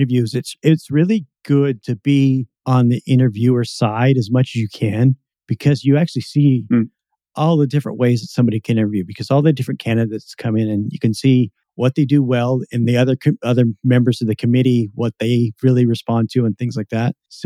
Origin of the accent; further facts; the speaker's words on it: Washington, United States; I'm from the Seattle area as well, so I kind of understand that.